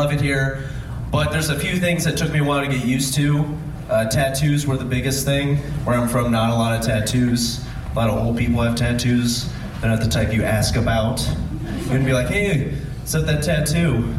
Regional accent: Cincinnati, Ohio, United States; now in Portland, United States; I'm not from Portland originally. I'm from Cincinnati, Ohio, but I've been here for about 4 years.

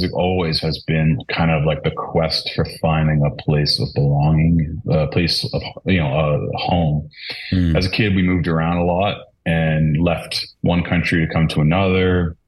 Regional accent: Saskatoon, Saskatchewan, Canada; And then I grew up in Saskatoon, which is about as far from the ocean as you can get.

